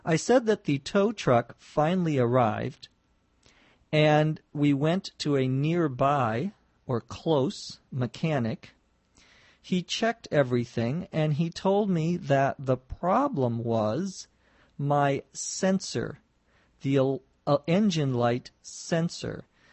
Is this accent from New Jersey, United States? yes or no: no; Los Angeles, California, United States; from Los Angeles, California.